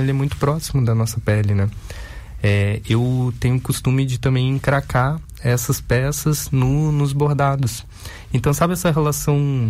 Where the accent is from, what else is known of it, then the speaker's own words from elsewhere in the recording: Florianópolis, Santa Catarina, Brazil; also born or lived in Uruguaiana; now in Rio de Janeiro, Brazil; Porque eu cresci em Florianópolis. Eu sou de Uruguaiana, mas eu cresci em Florianópolis, né? E então minha família ainda mora lá, em Florianópolis. Então, e eu moro no Rio há 13 anos